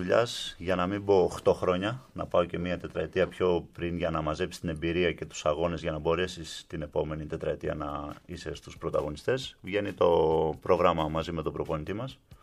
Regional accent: Thessaloniki, Central Macedonia, Greece; moved away as an adult; now in Athens, Greece; Εγώ είμαι από Θεσσαλονίκη, αλλά μένω τα τελευταία 10 με 11 χρόνια στην Αθήνα.

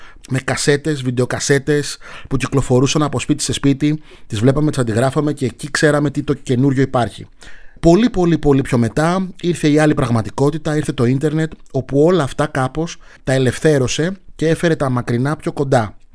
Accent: Athens, Attica, Greece; ενός Αφρικανού με ελληνικές ρίζες. Είναι η μίξη αυτών των δύο, διότι μεγάλωσα στην Ελλάδα

